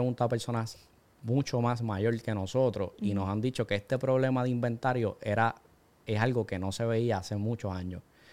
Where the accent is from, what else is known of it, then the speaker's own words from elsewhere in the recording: Puerto Rico; donde yo soy, donde yo nací, donde yo me crié, uh-huh. Todo el mundo sabe que yo pronuncio la L bien clara, soy puertorriqueño. O sea, eso está claro. En cualquier lugar el acento nos delata, en cualquier lugar.